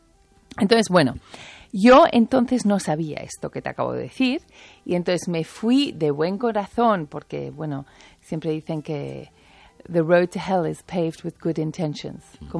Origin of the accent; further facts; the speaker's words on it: Spain; born there; nací por poquito en España, porque mi madre vino embarazada en aquel barco mítico Génova-Barcelona